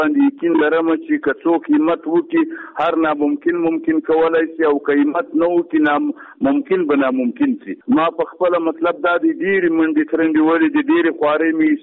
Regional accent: Chaman, Balochistan, Pakistan; now in Quetta, Pakistan; موږ چمن ته راکډه شوي یو. بیا د هغه وخت په چمن کې اوسېدلو تقریبا تر ډېره پورې اوسم. مطلب زما ټاټوبی چې دی چمن دی خو دا وخت یې په کوټه کې اوسې.

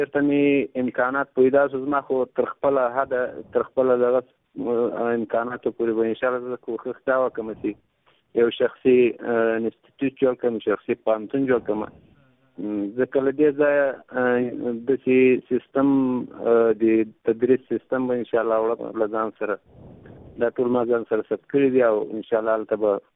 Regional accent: Afghanistan; زه یو افغان یم

